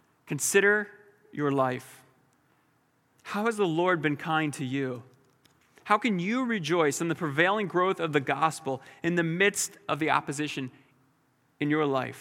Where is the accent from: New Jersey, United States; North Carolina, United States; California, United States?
New Jersey, United States; sometimes I say this is because I'm from South Jersey or the Northeast or from Philadelphia.